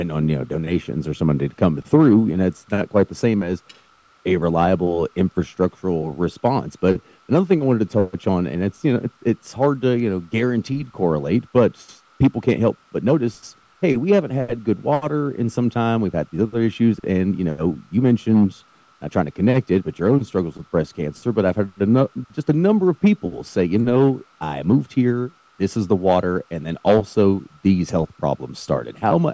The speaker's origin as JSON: {"language": "English", "town": "Welch", "region": "West Virginia", "country": "United States", "tie": "born or raised there", "also_born_or_lived": "Bluefield", "said": "I grew up in Welch is where I come from. And I moved up to big city of Bluefield. Been here pretty much ever since when I was like, you know, a teenager."}